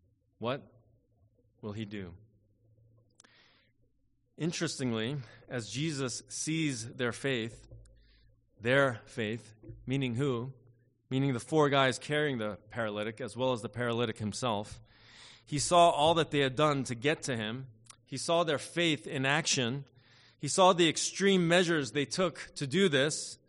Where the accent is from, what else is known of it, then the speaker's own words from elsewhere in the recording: Philadelphia, Pennsylvania, United States; I'm from the East Coast, as many of you know, and growing up in Philadelphia, near Philadelphia